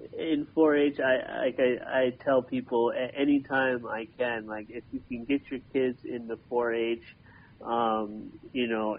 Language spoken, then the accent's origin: English; Morgan, Minnesota, United States; also born or lived in Belize; I came back to Minnesota. And this Morgan, Minnesota is where I grew up and is where I live now still.